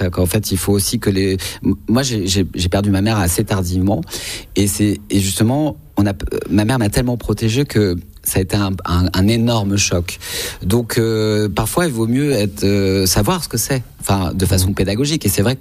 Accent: Paris, Île-de-France, France; born there; Moi, je suis né à Paris.

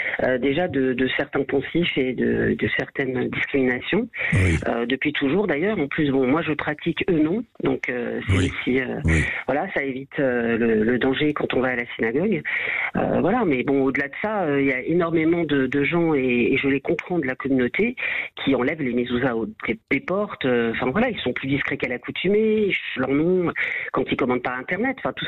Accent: France; C'est comme si moi j'étais agressée dehors en tant que Française

